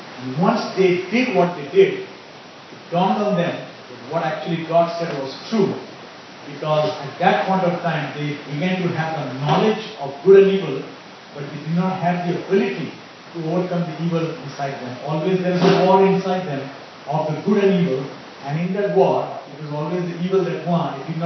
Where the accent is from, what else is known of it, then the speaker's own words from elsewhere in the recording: Gujarat, India; I am from Gujarat